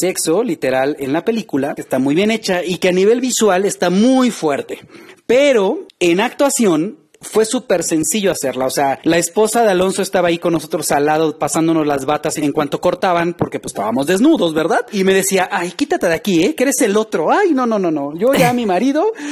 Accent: Veracruz, Mexico; born there; yo nací acá en Tierra Caliente, en un estado que se llama Veracruz

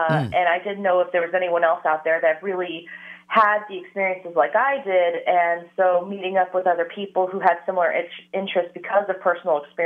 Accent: San Diego, California, United States; I grew up in San Diego, so we had a few haunted spots there.

